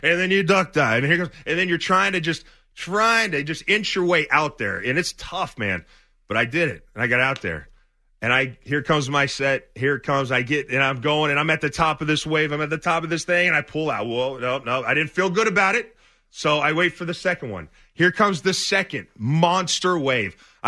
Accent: San Diego, California, United States; I grew up in San Diego. I went to high school in San Diego.

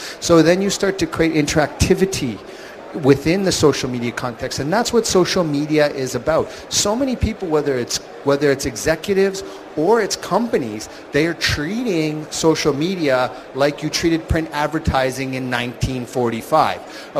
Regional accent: Canada; being a Canadian

